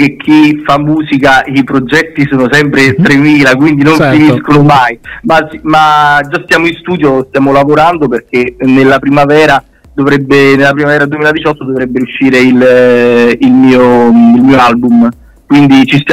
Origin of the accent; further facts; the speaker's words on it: Cassino, Lazio, Italy; io vengo da Cassino